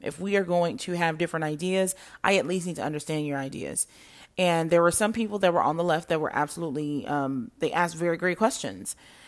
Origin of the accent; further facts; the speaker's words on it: United States; As an American, as a taxpayer, as someone who paid for this investigation, I truly do not feel as though this investigation was warranted.